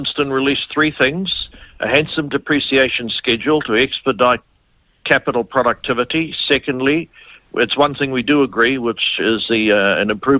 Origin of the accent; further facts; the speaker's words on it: Kaitaia, Northland, New Zealand; Mate, I'm from Kai Tai.